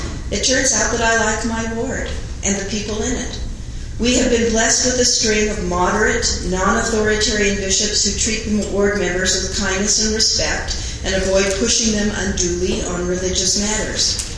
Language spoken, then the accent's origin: English; Salt Lake City, Utah, United States; in Salt Lake City, Utah in 1948. And raised the oldest of six children in a Mormon family